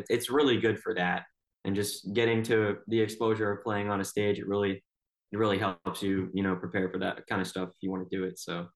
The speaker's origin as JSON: {"language": "English", "region": "Illinois", "country": "United States", "said": "I'm from Illinois originally."}